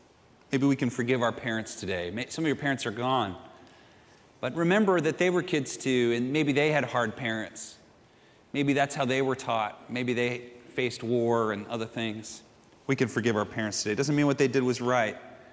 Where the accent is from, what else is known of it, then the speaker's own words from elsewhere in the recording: San Juan Capistrano, California, United States; I grew up in San Juan Capistrano. It's kind of a horse town near the ocean, not too far from here in the southern part of Orange County.